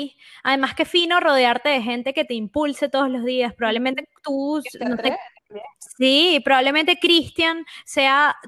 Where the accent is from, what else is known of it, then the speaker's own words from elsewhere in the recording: Barinas, Venezuela; now in Caracas, Venezuela; Yo soy de Barinas y mi familia está en Barinas